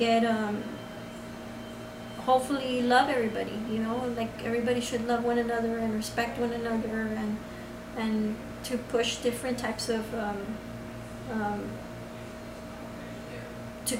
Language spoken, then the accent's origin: English; United States; born there; I was born in America, but what if I don't have my papers